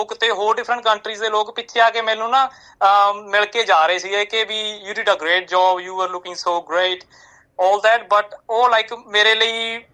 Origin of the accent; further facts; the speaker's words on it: Somalkheri, Punjab, India; also born or lived in Canada; now in Melbourne, Australia; ਮੈਂ ਡਿਸਟ੍ਰਿਕਟ ਲੁਧਿਆਣਾ ਦੇ ਪਿੰਡ ਸੋਮਲਖੇੜੀ ਤੋਂ ਆ, ਰਾੜਾ ਸਾਹਿਬ ਦੇ ਕੋਲ ਆ, ਮਲੇਰਕੋਟਲੇ ਦੇ ਕੋਲ ਜੇ ਕਹਿ ਦਈਏ। ਤੇ ਭਾਜੀ ਮੈਂ ਲੇਟ 2017 ਤੋਂ ਮੈਲਬਰਨ ਚ ਰਹਿ ਰਿਹਾ, ਤੇ ਵੈਸੇ ਮੈਂ ਕੈਨੇਡਾ ਵੀ ਰਹਿ ਕੇ ਆਇਆ 6 ਮਹੀਨੇ